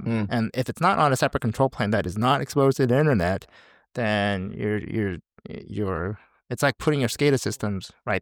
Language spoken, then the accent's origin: English; United States; now in Tel Aviv, Israel; I'm currently in Tel Aviv, and we oftentimes get painted, hey, you know, we're from America, and so therefore we support Trump, right?